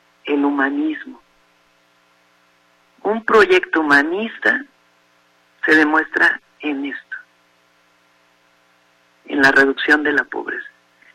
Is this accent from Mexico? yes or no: yes; Mexico; Hay que estar muy orgullosos, como mexicanas y mexicanos